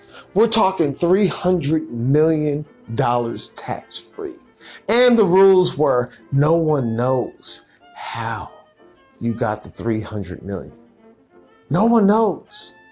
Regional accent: Georgia, United States; since I'm from Georgia, I love Dwight Howard

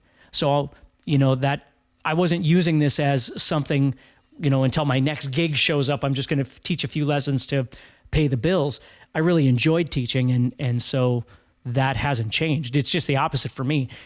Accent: Fargo, North Dakota, United States; I'm from Fargo, North Dakota.

